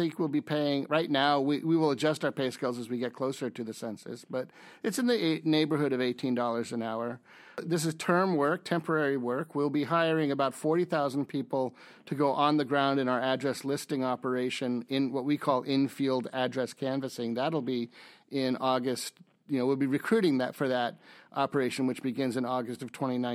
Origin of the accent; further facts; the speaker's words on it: California, United States; I'm from California, so I was very sensitive to the forest fires that happened last year.